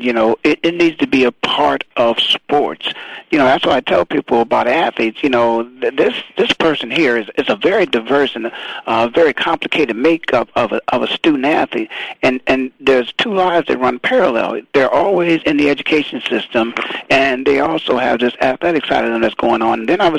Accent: Canton, Ohio, United States; I was born and raised in Canton, Ohio, Dave, and I've just seen so many things happen.

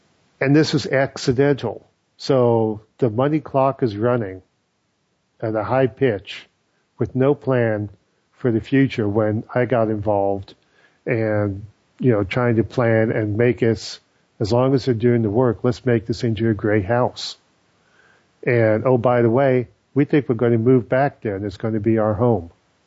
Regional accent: Scotland, United Kingdom; And as a Scotsman, that bothers me.

